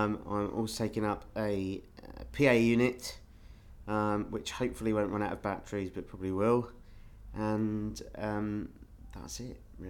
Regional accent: Southampton, South East England, United Kingdom; I am 31 and I'm from Southampton originally.

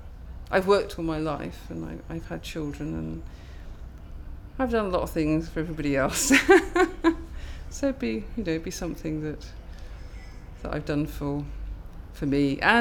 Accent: Wales, United Kingdom; also born or lived in London; I come from Wales. I live in just outside Aberystwyth. I've lived there for about 25 years. Before that, I was living in London

